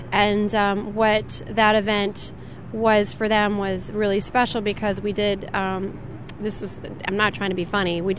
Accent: United States; I'm a woman, and I'm an American

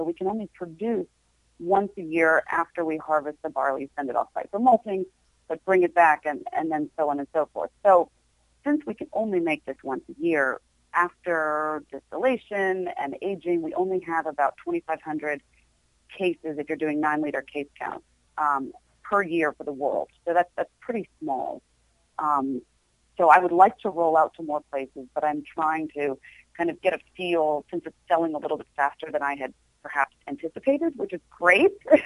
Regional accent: New York, United States; I'm an American, I'm a New Yorker

